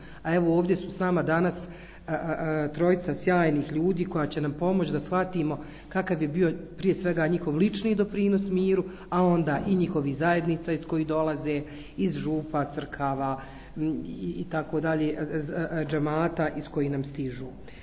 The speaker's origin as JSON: {"language": "Bosnian", "town": "Sarajevo", "region": "Federation of Bosnia and Herzegovina", "country": "Bosnia & Herzegovina", "said": "Dolazim iz Sarajeva i bit ću vaša moderatorica"}